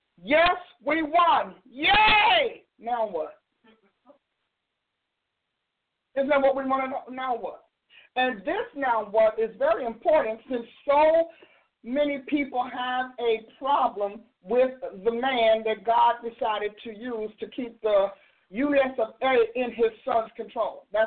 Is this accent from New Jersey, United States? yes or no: yes; New Jersey, United States; I like New Jersey. That's my home state. Born and raised in the state of New Jersey, where wonderful things happen.